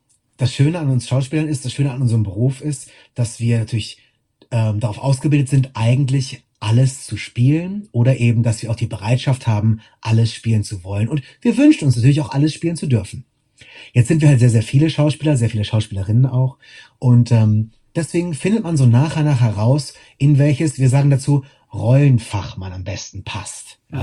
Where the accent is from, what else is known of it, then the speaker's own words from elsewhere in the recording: Lüneburg, Lower Saxony, Germany; Aber ich kehre natürlich immer wieder gerne zurück in die Salz- und Hansestadt Lüneburg, meine Heimat.